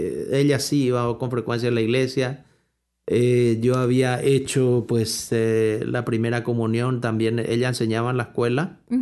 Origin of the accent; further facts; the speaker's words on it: Asunción, Paraguay; born there; Pues nacido en Paraguay, en Asunción. Nací en medio de una familia tradicional católica. Yo había hecho la primaria en una escuela de franciscanos.